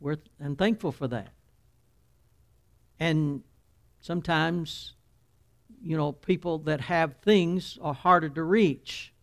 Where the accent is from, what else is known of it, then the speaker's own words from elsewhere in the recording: Alabama, United States; I'm from Alabama. We treat everybody right in Alabama.